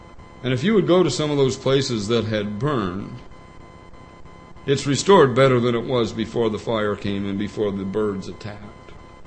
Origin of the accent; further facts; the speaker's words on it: Canada; And because I'm Canadian, I'll say, "Till the 1st of July."